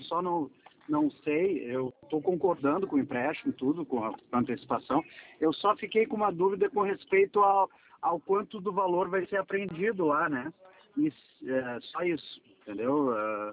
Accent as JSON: {"language": "Portuguese", "town": "Porto Alegre", "region": "Rio Grande do Sul", "country": "Brazil", "tie": "born there", "said": "É Porto Alegre."}